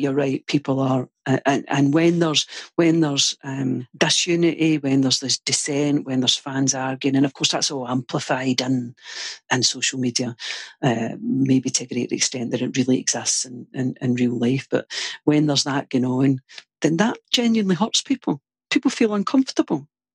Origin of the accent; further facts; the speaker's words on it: Glasgow, Scotland, United Kingdom; Born into a family of Irish descent, in Glasgow, a Celtic supporting family, a family of Irish descent